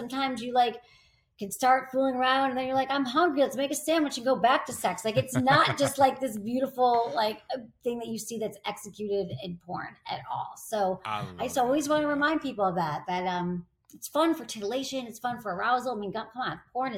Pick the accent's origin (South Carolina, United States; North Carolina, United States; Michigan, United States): Michigan, United States; And I didn't like grow up on in the middle of nowhere. Like I grew up in Michigan. We had like television.